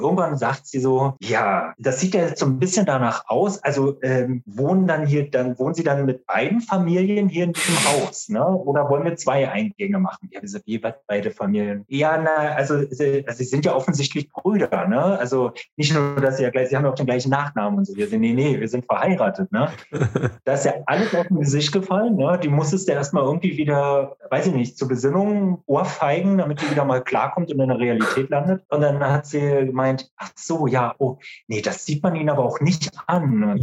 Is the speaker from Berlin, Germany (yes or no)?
yes; Berlin, Germany; moved away; Also wir sind ja beide aus Berlin, sind vor 7 Jahren erst in die Ecke gezogen